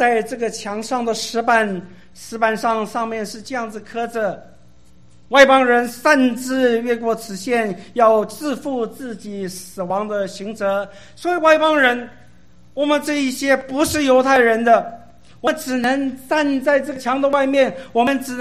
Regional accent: Taiwan; 让我想到我是从小在台湾长大的

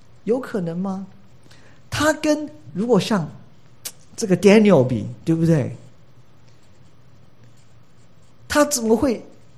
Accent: China; 我们中国人讲什么汉奸嘛，对不对？

